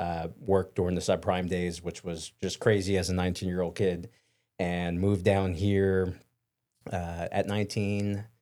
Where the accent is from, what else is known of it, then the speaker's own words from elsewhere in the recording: New Jersey, United States; moved away as an adult; So born and raised in New Jersey and was there for 20 years. Moved here in 2006.